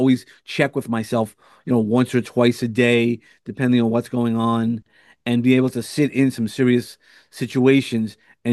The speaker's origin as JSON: {"language": "English", "town": "Brooklyn", "region": "New York", "country": "United States", "said": "Well, I'm from Brooklyn, so"}